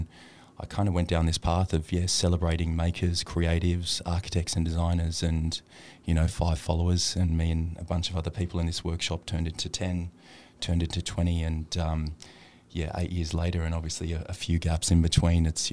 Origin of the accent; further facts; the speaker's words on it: Sydney, New South Wales, Australia; I was incredibly lucky to grow up in the eastern suburbs of Sydney